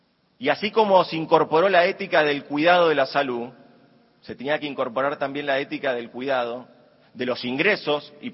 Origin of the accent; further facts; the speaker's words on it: Argentina; como argentinos y argentinas